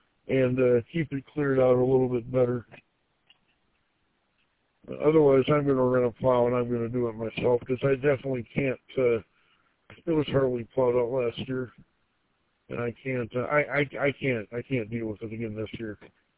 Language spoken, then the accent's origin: English; Gaylord, Michigan, United States; I grew up in Gaylord in the 70s and 80s, so it was a lot different back then.